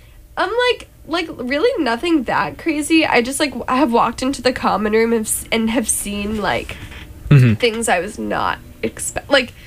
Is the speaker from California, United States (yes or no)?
yes; San Diego, California, United States; So, I'm from San Diego.